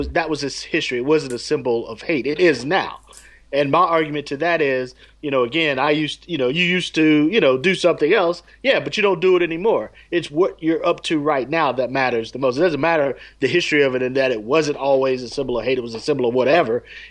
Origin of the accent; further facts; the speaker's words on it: Southern United States, United States; Growing up in the South, I knew anywhere, or if I saw anybody, if I saw a car, a truck, or a house, or whatever, and they had a Confederate flag, sticker or whatever, I don't mess with that person.